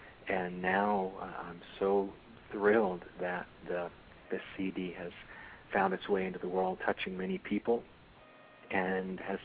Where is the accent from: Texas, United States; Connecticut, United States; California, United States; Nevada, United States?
Connecticut, United States; moved away; I'm also a transplanted Southerner, born and raised in Connecticut, and have been down in Florida now, off and on, for close to 25 years.